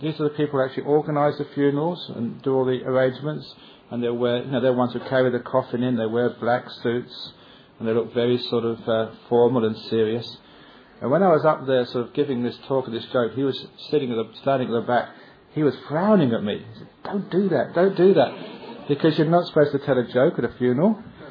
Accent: London, United Kingdom; When I was a young man, growing up in London, I loved music.

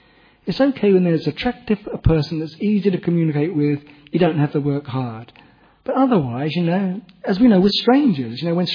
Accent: England, United Kingdom; You can only appreciate as an English person.

